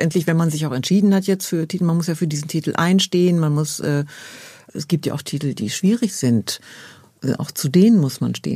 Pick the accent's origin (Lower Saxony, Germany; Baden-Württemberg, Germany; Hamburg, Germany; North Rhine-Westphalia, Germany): North Rhine-Westphalia, Germany; Dortmund; ich komme ja aus Dortmund und das ist einfach genial.